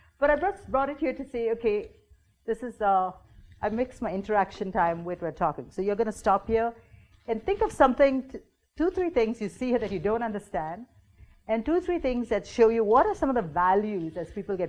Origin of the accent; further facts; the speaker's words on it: India; as a woman growing up in India